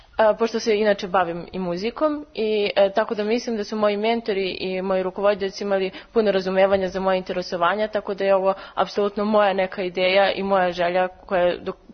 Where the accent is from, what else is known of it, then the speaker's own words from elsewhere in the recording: Belgrade, Serbia; dolazim iz Beograda